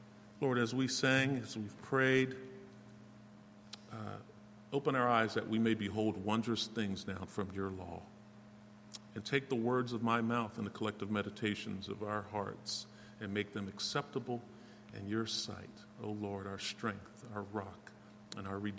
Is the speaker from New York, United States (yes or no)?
no; Penn Hills, Pennsylvania, United States; I grew up in Penn Hills, and I must have driven by this church many hundreds, if not thousands, of times.